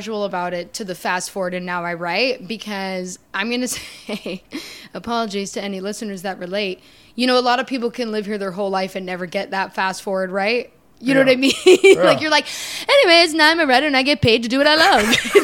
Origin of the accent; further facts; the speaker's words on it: Canada; I don't know much. I'm from Canada, but I know Michigan, and people talked about Michigan.